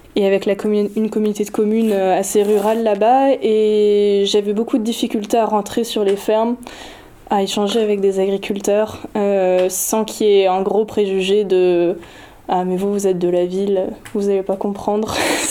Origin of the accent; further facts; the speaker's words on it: Paris, Île-de-France, France; also born or lived in Mulhouse; Je ne suis pas du tout issue du milieu agricole. J'ai grandi à Paris et en Alsace, à Mulhouse, donc plutôt des grandes villes.